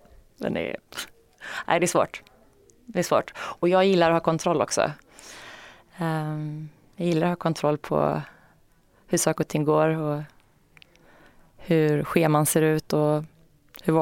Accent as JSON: {"language": "Swedish", "country": "Sweden", "accent": "Swedish", "said": "jag kan kanske inte riktigt spela familjemedlem eller syster eller mamma i en amerikansk familj om jag har min svenska accent."}